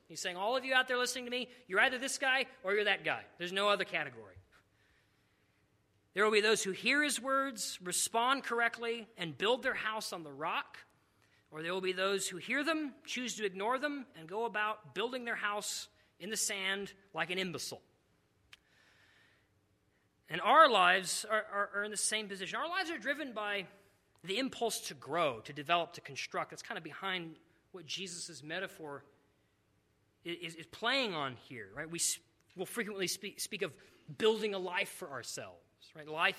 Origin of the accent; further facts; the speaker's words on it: New Mexico, United States; they're very similar actually to the climate that I grew up in New Mexico.